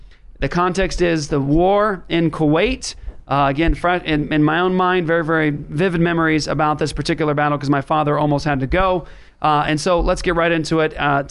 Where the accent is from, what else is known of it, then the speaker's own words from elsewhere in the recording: Japan; and actually a place I grew up in Japan.